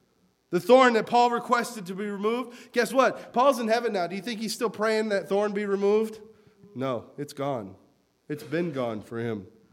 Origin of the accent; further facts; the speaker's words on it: North Carolina, United States; I grew up in North Carolina, and I worked on farms and stuff, and they would can vegetables.